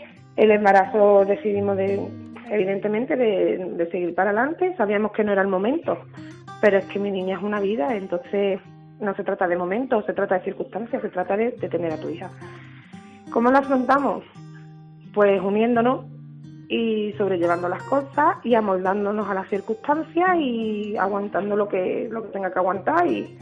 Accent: Badajoz, Extremadura, Spain; now in San Fernando, Spain; yo soy de Badajoz

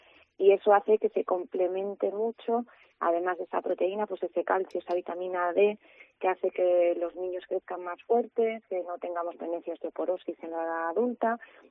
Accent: Galicia, Spain

